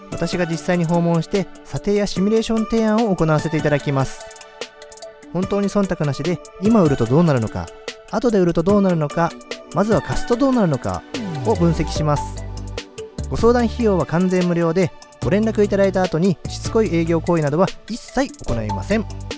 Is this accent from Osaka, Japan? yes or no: no; Fujisawa, Kanagawa, Japan; 私はですね、生まれも育ちも藤沢の、クレイン不動産の